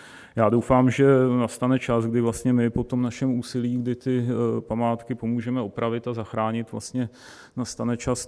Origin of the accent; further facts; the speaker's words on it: Most, Ústí nad Labem Region, Czechia; born there; now in Česká Lípa, Czechia; moje maminka je Češka. Žiji v České Lípě, narodil jsem se v Mostě, ve Starém Mostě, to bylo to královské okresní město, na které jsme koukali ještě v původním stavu, takže tam jsem se narodil v roce 1970.